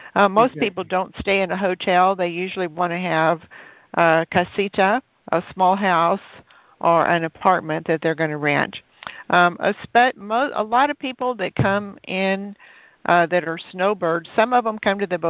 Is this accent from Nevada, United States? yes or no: no; Texas, United States; I'm from Texas, so I'm familiar with Mexican Spanish.